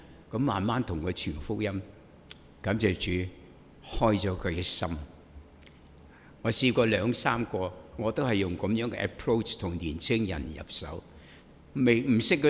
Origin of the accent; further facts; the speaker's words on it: China; 我们中国人又讲五福六福讲啲短程的目标